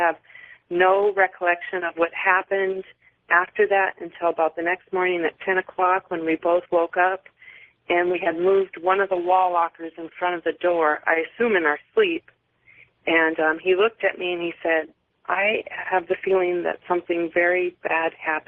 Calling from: Daytona Beach, Florida, United States; Daytona Beach.

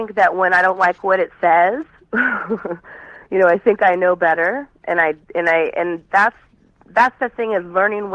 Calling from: Cayucos, California, United States; Well, I'm calling from Cayucas, California. I live on the Central Coast, not too far from you.

